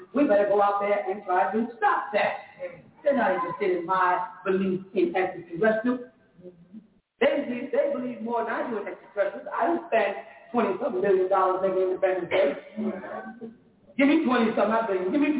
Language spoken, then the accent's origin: English; Jamaica; I'm just Jamaican.